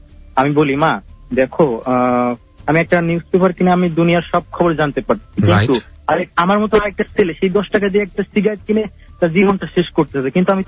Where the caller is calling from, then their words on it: Faridpur, Dhaka Division, Bangladesh; ফরিদপুর থেকে।